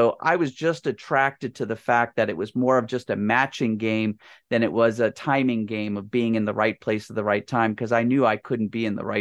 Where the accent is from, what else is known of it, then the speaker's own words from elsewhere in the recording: Washington, District of Columbia, United States; I grew up here in Washington, D.C., and we had the Department of Treasury.